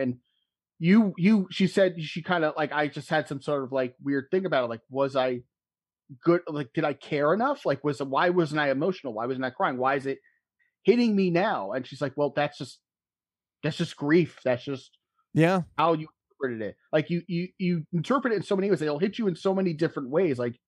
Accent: United States; Like, do I care enough as an American about these people?

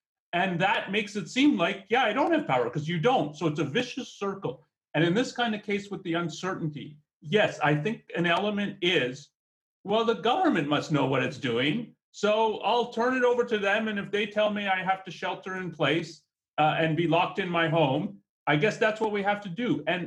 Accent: Canada; I'm Canadian, so I probably should know more

